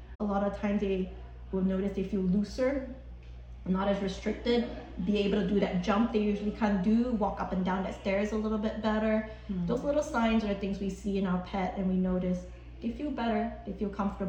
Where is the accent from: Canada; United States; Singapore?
Singapore; I think this also comes into me growing up in Singapore. I have Asian moms and grandma.